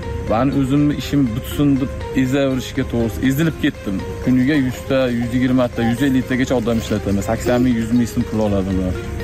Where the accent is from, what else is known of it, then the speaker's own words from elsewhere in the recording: Chust, Namangan Region, Uzbekistan; born there; moved away; Men Namangan viloyat Shust tumanida tug'ilganman o'zim. 2019 yildan Qashqadaryo viloyatiga kelib, tadbirkorlik bilan shug'ullanaman, dehqonchilik tadbirkorligi bilan.